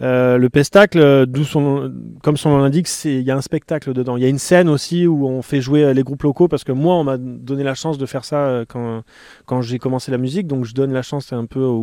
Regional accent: Arcachon, Nouvelle-Aquitaine, France; Où est-ce que j'ai grandi? Sur le bassin d'Arcachon, dans l'environnement sableux principalement, c'est-à-dire les plages du bassin d'Arcachon, dans les forêts, dans les forêts

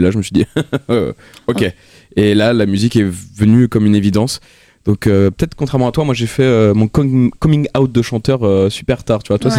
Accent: Corbeil-Essonnes, Île-de-France, France; Non, j'ai grandi dans le 91.

